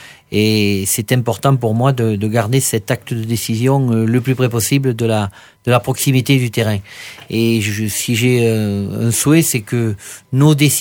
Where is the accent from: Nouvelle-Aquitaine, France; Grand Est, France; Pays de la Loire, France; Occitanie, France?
Occitanie, France; je préfère du conventionnel qui est produit chez nous en Aveyron avec une identité forte